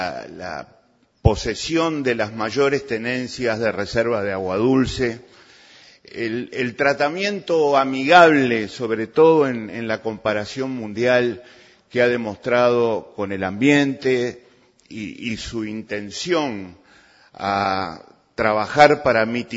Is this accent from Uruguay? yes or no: yes; Uruguay; en mi país, aquí en Uruguay